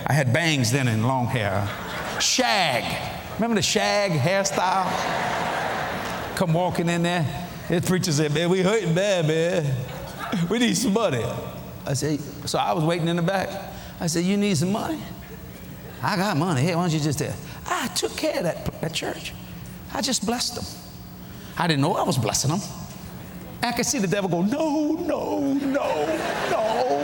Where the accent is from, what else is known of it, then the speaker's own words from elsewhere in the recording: New Orleans, Louisiana, United States; I was raised in the Italian sector of New Orleans.